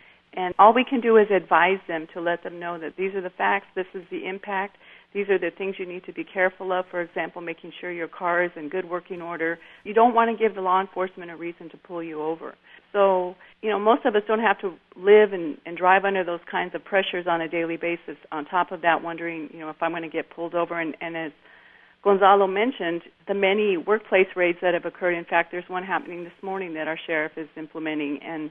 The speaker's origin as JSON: {"language": "English", "region": "Arizona", "country": "United States", "said": "people, oh, where are you from? Oh, from Arizona."}